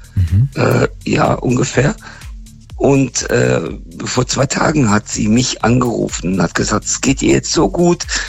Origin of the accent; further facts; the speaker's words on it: Northern Germany, Germany; ich komme aus dem Norden, also von daher moin.